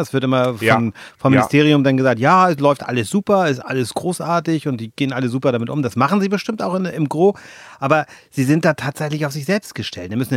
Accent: Lübeck, Schleswig-Holstein, Germany; wenn ich jetzt aus meiner Heimat Lübeck, sage ich mal so ein Beispiel

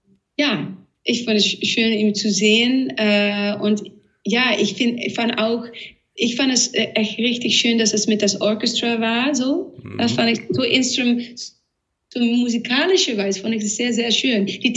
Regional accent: Overijssel, Netherlands; born there; German is a second language; so ein Vogel, die viel vorkommt, so in wo ich geboren bin, so neben die Grenze eigentlich, in der Nähe von Enschede.

